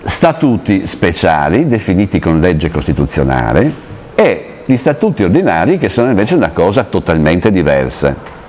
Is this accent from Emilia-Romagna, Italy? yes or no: no; Bolzano, Trentino-Alto Adige, Italy; born there; io sono nato a Bolzano infatti